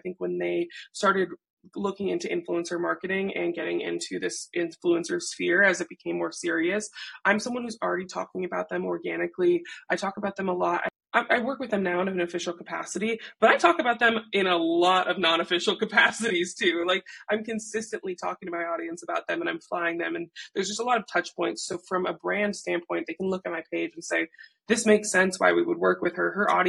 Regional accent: Minnesota, United States; also born or lived in Michigan; now in Seattle, United States; So I'm from Minnesota. I lived in Michigan, and then now I live in Seattle.

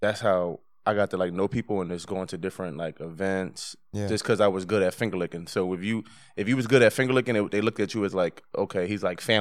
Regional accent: Philadelphia, Pennsylvania, United States; because like I'm from Philadelphia, so I never seen … I never seen these artists, you know, here.

